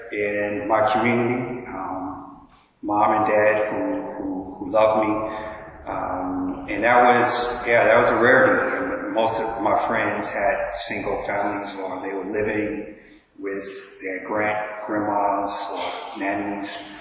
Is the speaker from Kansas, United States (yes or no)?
no; Chicago, Illinois, United States; now in London, United Kingdom; I'm not from Southeast London. I was born and raised in the city of Chicago. It's that little city right in the middle of America. And that's where I'm from originally.